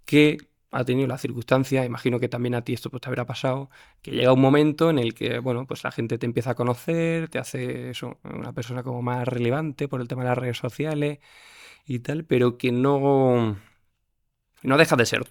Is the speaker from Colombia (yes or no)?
no; Granada, Andalusia, Spain; Sí, bueno, soy de Granada.